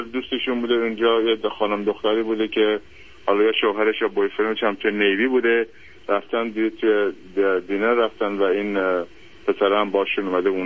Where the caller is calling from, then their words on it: Japan; also born or lived in United States; من الان از ژاپن دارم خدمتون زنگ میزنم، ولی ما دودن 35 سال امریکا هستیم